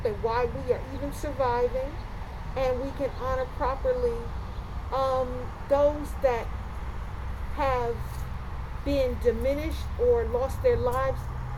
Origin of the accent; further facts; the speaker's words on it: Baltimore, Maryland, United States; I don't say dog like that, and I was born and raised in Baltimore.